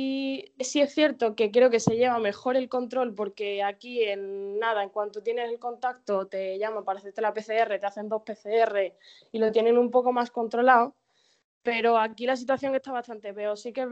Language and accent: Spanish; Andalusia, Spain; no como los andaluces, que somos muy abiertos, muy tal